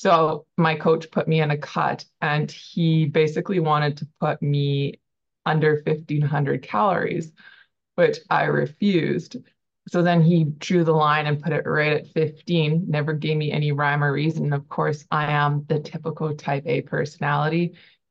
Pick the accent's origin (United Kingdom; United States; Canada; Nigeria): Canada; Manitoba; I'm from Manitoba, Canada, rural town, little, it's like, yeah, middle of nowhere, basically. I'm 33 years old.